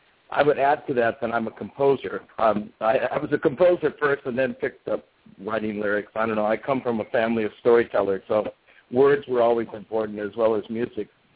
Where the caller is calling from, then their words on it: New York City, New York, United States; I'm calling in from New York City. I'm looking out the Hudson right now.